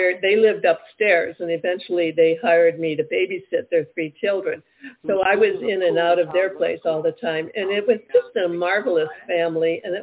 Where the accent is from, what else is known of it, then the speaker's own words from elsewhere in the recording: Detroit, Michigan, United States; I grew up in Detroit, Michigan, and on the corner of our street, there was a large funeral home